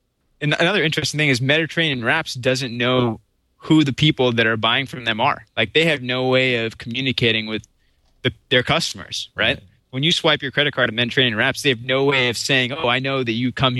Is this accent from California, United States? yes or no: yes; Palo Alto, California, United States; And I'm from Palo Alto myself.